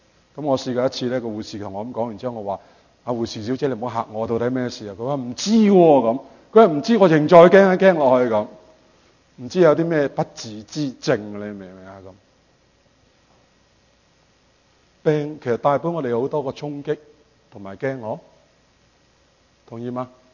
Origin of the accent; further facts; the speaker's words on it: Canada; 我们加拿大人平均是比美国人呢是穷少少的